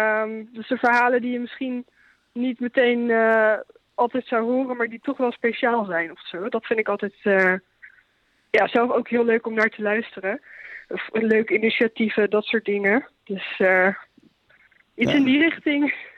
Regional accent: Amersfoort, Utrecht, Netherlands; now in Baarle-Nassau, Netherlands; Ik kom uit Amersfoort eigenlijk.

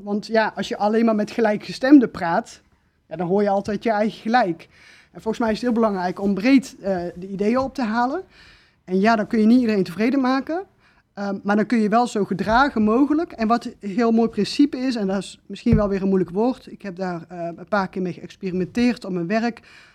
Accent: Tilburg, North Brabant, Netherlands; ik kwam in mijn jeugd uit Tilburg

